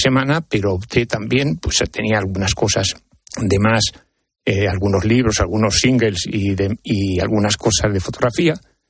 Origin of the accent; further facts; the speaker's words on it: Aragon, Spain; Bueno, mi pueblo está a 4 kilómetros de Ainsa, el antiguo reino de Sobrarbe, es el centro de Sobrarbe.